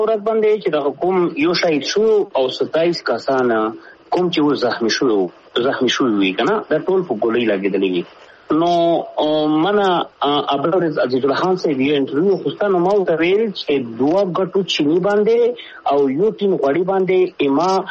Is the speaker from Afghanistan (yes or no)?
no; Pakistan; مونږ د پاکستان یو پاکستان دې زمونږ دې پاکستان مونږ پښتنو جوړ کړی دی